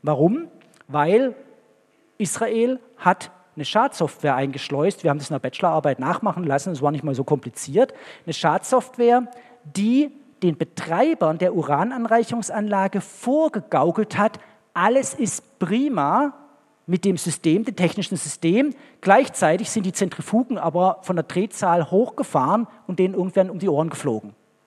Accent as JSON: {"language": "German", "region": "Baden-Württemberg", "country": "Germany", "said": "Also gerade auf dem Land, ich komme selber aus dem Schwarzwald"}